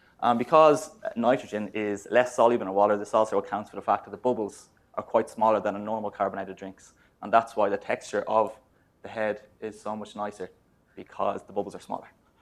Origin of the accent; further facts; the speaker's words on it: Ireland; for those of you who don't know me yet. And as I'm Irish